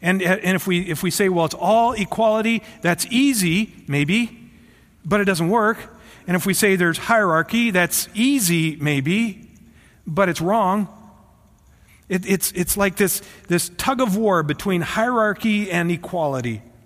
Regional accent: Iowa, United States; I'm not from the South, unless you call Iowa South, but I love the word y'all.

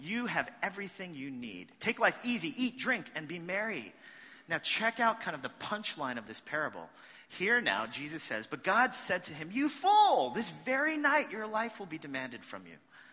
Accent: New York, United States; Man, I'm from New York.

